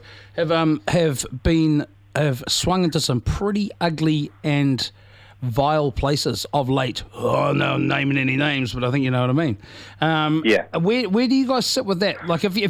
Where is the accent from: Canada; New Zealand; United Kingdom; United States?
New Zealand; worry me as a voter, worry me as a New Zealander